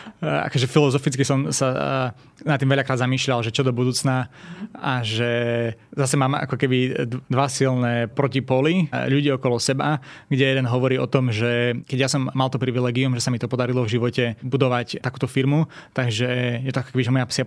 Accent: Trebišov, Košice Region, Slovakia; Ja som z Trebišova, áno.

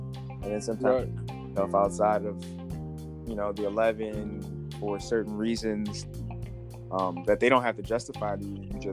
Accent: Baltimore, Maryland, United States; Nah, I'm from Baltimore.

